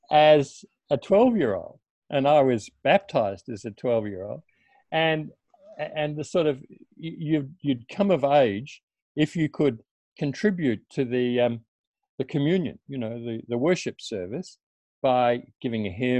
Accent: Melbourne, Victoria, Australia; born there; I was born in Melbourne in 1946. So I was officially the first of the baby boomers.

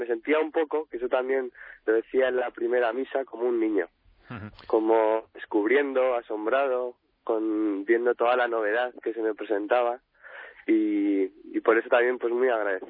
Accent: Madrid, Community of Madrid, Spain; born there; Pues soy un neopresbítero desde hace apenas 3 semanas. Tengo 27 años, nacido en Madrid y ahora estoy en la parroquia de Villanueva de la Cañada, de vicario.

